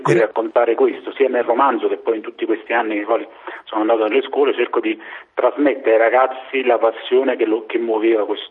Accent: Naples, Campania, Italy; io sono del Bomo, nel suo stesso quartiere, sono cresciuto con questa sua figura, con il suo esempio

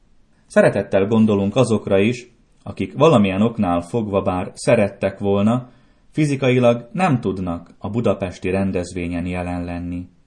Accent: Slovakia; mi a mai Szlovákia területén élő magyarok is örömmel készültünk.

